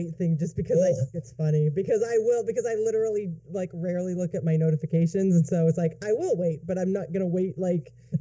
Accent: West Coast, United States; I grew up enough on the West Coast that I know that you just have to put good vibes out there, and then they're supposed to come back to you.

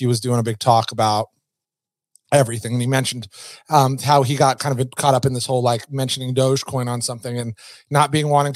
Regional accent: Reno, Nevada, United States; Now, I'm a gambling man. I'm from Reno. I'm a casino guy.

